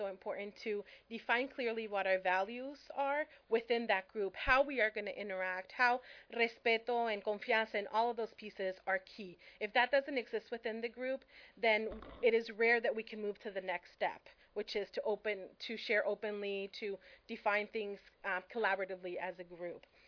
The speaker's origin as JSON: {"language": "English", "country": "Venezuela", "lives_now": "United States", "said": "I'm originally from Venezuela, so when I come to the table, I've been there, 14 years, and I'm still the new one on the block, right?"}